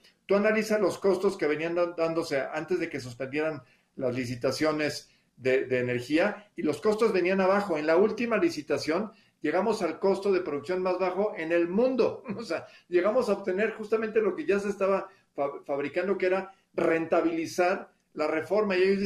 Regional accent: Mexico; Lo que requerimos como mexicanos es confiabilidad.

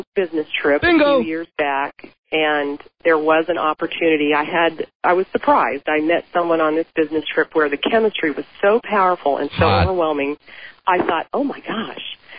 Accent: California, United States; born there; You know, that's funny because I was born in the Mojave Desert.

